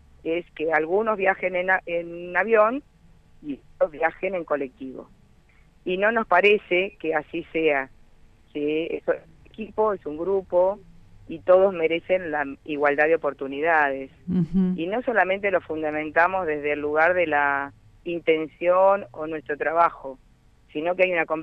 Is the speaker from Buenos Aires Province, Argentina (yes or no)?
no; El Bolsón, Río Negro, Argentina; Porque yo soy de Bolsón.